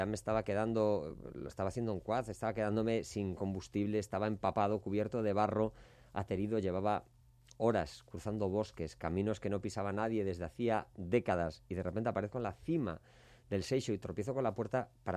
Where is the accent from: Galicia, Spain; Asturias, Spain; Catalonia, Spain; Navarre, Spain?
Galicia, Spain; soy muy gallego